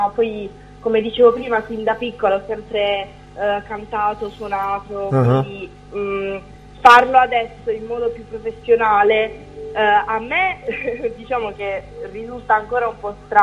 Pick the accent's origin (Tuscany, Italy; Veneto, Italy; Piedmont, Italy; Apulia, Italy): Apulia, Italy; qui in Puglia, perché io sono pugliese